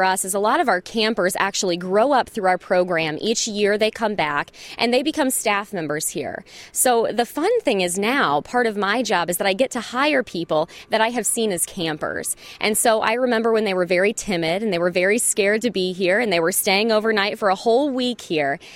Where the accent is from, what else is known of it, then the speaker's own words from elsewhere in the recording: Indianapolis, Indiana, United States; Well, I'm from Indianapolis, and I was not a country girl at all, not very outdoorsy.